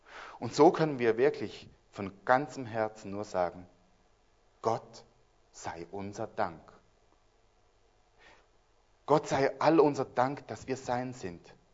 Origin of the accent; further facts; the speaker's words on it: Switzerland; now in Germany; ich bin auch Schweizer, obwohl ich in Deutschland lebe.